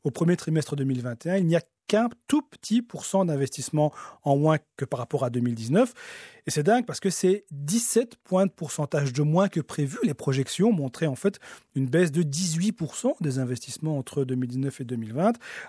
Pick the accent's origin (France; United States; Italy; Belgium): Belgium; une confiance qu'on n'a plus vue chez nous en Belgique depuis 2007